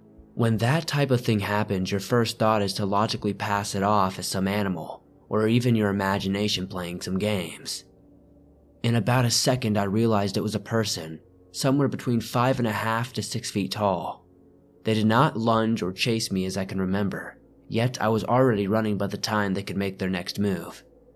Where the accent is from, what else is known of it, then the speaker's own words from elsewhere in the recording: Alabama, United States; there were several reports of satanic activity in the area of Alabama, about 30 miles or so from my hometown, of just 35,000 people.